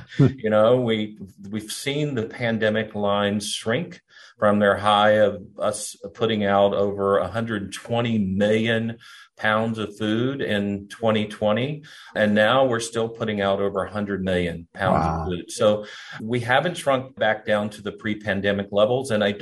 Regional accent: North Carolina, United States; I am a native North Carolinian. I grew up here in Wayne County and Duplin County.

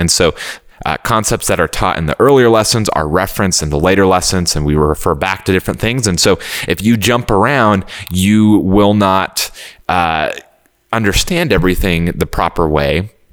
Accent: California, United States; I relocated from Texas back to California, where I'm from.

